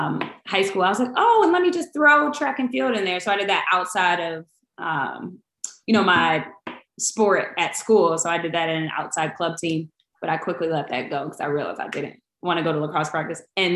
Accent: Baltimore, Maryland, United States; So I grew up in Baltimore, lived there my whole life.

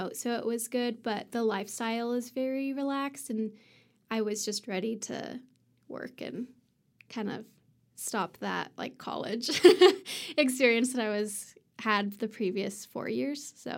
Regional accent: Orem, Utah, United States; moved away as an adult; also born or lived in Hawaii; Well, I grew up in Orem, so super exotic. and I lived in Orem up until I moved to Hawaii when I was 18.

